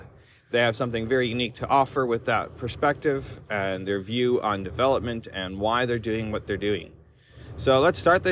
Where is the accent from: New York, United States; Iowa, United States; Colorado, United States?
New York, United States; also born or lived in Arizona; I'm not from Texas. I'm from Northern New York. So I miss Arizona's blue skies and Northern New York's summers, but Texas hasn't been too bad.